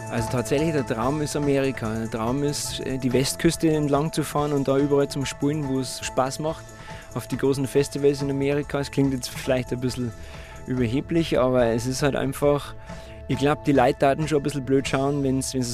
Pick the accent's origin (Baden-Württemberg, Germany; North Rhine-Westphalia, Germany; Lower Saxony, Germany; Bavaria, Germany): Bavaria, Germany; Ich bin ein Bayer